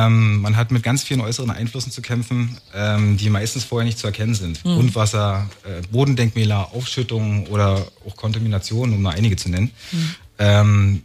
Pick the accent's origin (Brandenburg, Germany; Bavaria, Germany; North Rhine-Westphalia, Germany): Brandenburg, Germany; Potsdam; Ja, ich bin in Potsdam aufgewachsen und bin der Stadt auf meinem Weg eigentlich immer treu geblieben.